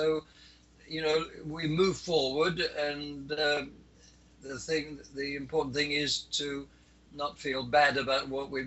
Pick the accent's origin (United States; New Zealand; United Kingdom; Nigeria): United Kingdom; born there; moved away as an adult; I was born in 1930. I'm British born. I've been here in this country for the last, since 1977. So if I'm lucky, I may not be, but I will have lived half my time in England and half my time here.